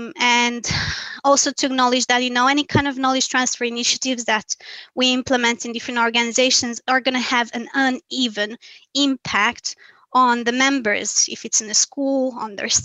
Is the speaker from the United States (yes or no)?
no; Romania; I was born and raised in Romania, which is a country that's been always the crossroad of influences between East and the West.